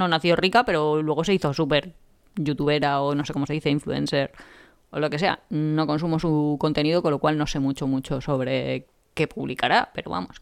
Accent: Spain; now in South Korea; soy el español que vive en Corea

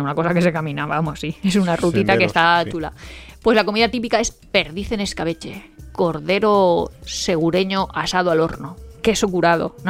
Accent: Burjassot, Valencian Community, Spain; que es el mismo día que las de mi pueblo de Burchasot

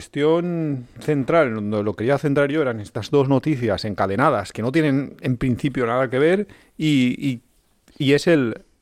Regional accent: Valencian Community, Spain; yo nací y crecí en un... Bueno, nací en Valencia, pero luego crecí al poco... Yo cuando ya tenía como conciencia, toda mi conciencia ha sido en un pequeño pueblo de unos 5.000 habitantes en aquel momento. Entonces, cuando yo me fui a Valencia

